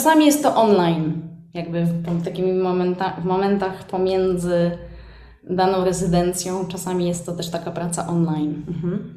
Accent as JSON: {"language": "Polish", "town": "Gdańsk", "region": "Pomeranian Voivodeship", "country": "Poland", "said": "mamy rodziny w Argentynie, ja jestem z Gdańska, jestem Polką, także też jeździmy do Polski."}